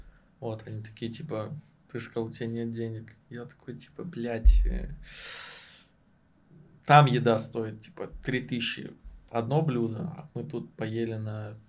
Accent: Russia; я бы сказал просто, я из России

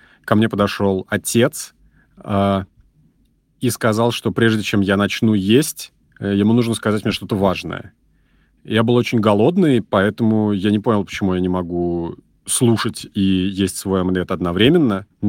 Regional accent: Saratov, Saratov Oblast, Russia; я работаю в русской службе BBC, мне 31 год, скоро будет 32 года. Я родом из Саратова

